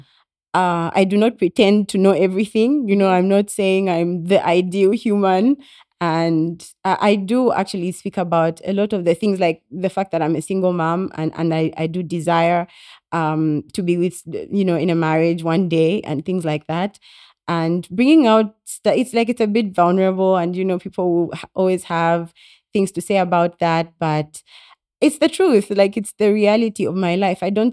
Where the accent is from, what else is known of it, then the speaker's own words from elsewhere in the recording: Chingola, Copperbelt, Zambia; I was born in Chingola. Yeah, home is in Chingola.